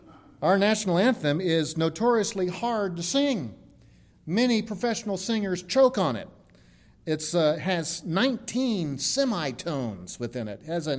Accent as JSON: {"language": "English", "region": "Maryland", "country": "United States", "tie": "born or raised there", "said": "I grew up in Maryland, close to Baltimore and the District of Columbia"}